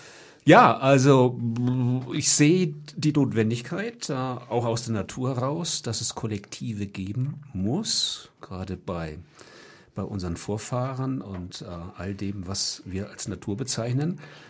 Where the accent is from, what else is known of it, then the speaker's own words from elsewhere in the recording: Kiel, Schleswig-Holstein, Germany; Ich war unlängst in meiner Heimatstadt Kiel.